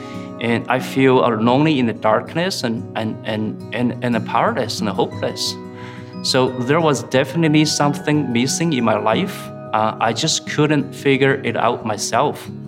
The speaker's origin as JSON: {"language": "English", "region": "Sichuan", "country": "China", "tie": "born or raised there", "said": "I was born and raised in Sichuan province in southwest of mainland China."}